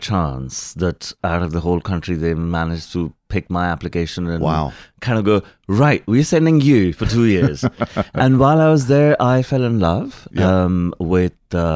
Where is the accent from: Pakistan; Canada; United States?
Pakistan; Lahore, Punjab; also born or lived in Mumbai, India / Karachi; now in United Kingdom; and then went to Lahore, more or less kind of grew up there. So I'd say about 18 years or more were spent in that one city.